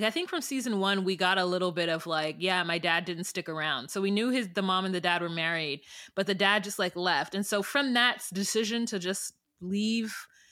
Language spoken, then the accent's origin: English; United States; born there; My dad's Belizean. I'm American. I was born here.